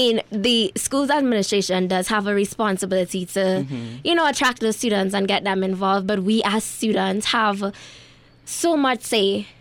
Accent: Trinidad & Tobago; I never really thought about it myself because I just identify as a Trinidadian.

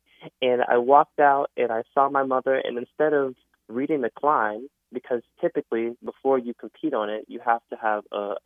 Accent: North Carolina, United States; But for me, growing up in North Carolina, there weren't many major clubs when I first started.

